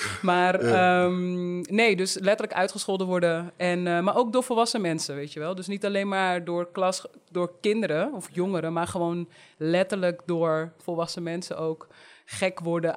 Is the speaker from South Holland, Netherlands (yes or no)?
no; Uithoorn, North Holland, Netherlands; ik ben opgegroeid in Uithoorn, dus net buiten Amsterdam. En dan woonde ik in een flat, in de Monet-flat, 10 verdiepingen.